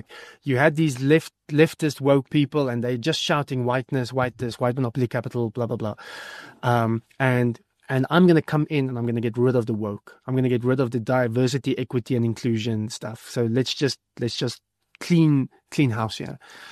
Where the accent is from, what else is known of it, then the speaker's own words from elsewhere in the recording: Newcastle, KwaZulu-Natal, South Africa; a farmer that I know from my hometown of Newcastle.